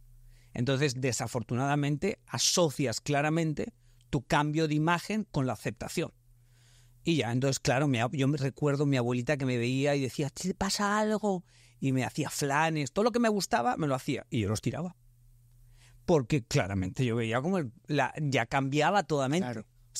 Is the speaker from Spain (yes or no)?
yes; Spain; te puedes ir a estudiar a 2 horas de mi pueblo, que es una ciudad que se llama Zaragoza.